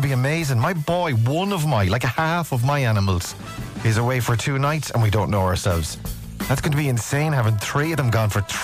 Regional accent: Kilkenny, Leinster, Ireland; I'm from Kilkenny.

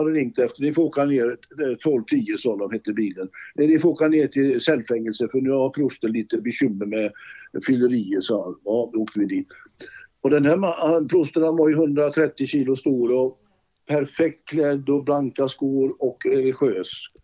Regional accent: Gothenburg, Västra Götaland County, Sweden; born there; Jag var ju född i Olskroken så det passade ju.

